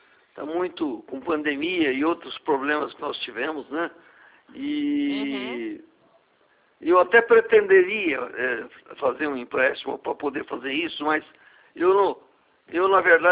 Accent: Álvares Machado, São Paulo, Brazil; Eu também sou paulista do interior.

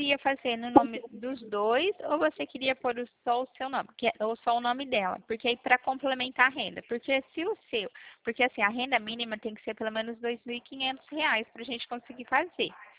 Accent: Pirassununga, São Paulo, Brazil; que nem eu sou de Pirassununga, eu fechei de Mococa

